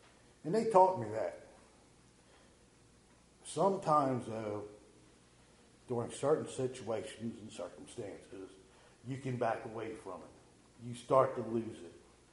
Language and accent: English; Wilsonville, United States; Born and raised in Wilsonville. Grew up with the Gross Needle Church in Brother and the congregation there.